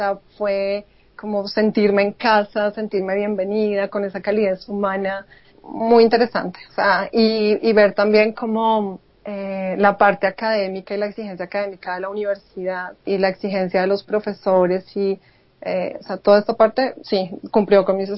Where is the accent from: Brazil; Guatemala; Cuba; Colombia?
Colombia; Tunja, Boyacá; Bueno, yo soy de Tunja. Yo nací en Boyacá, en Tunja.